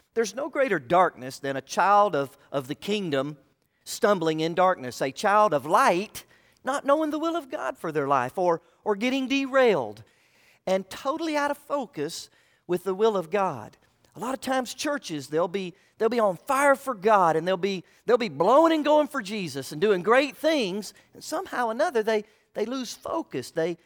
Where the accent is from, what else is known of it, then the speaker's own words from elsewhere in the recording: Orlando, Florida, United States; I'm from Orlando, Florida, and one of the things that I grew up in and around was oranges. I grew up in an orange grove.